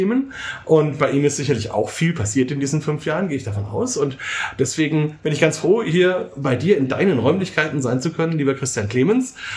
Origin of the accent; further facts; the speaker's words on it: Bamberg, Bavaria, Germany; Heute sind wir endlich mal wieder in meiner Heimatstadt in Bamberg